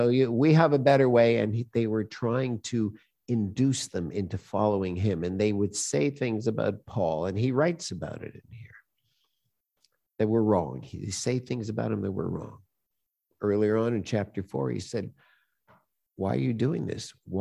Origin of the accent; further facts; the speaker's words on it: Montreal, Quebec, Canada; I knew somebody growing up in Montreal. His name was Avram, or Avram, as we call them.